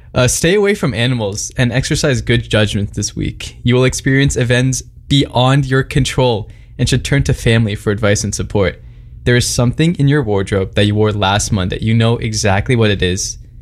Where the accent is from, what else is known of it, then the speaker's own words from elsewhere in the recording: Indiana, United States; I'm actually from Indiana.